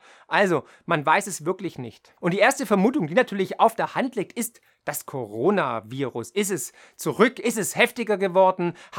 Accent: Baden-Württemberg, Germany; ich bin ja Schwabe und Ökonom.

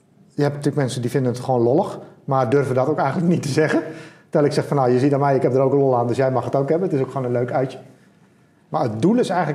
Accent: Gelderland, Netherlands; dat vind ik als Gelderlander heel exotisch.

